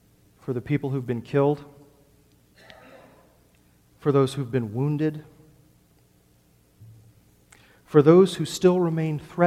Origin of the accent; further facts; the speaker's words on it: Georgia, United States; I grew up in Georgia, born and raised.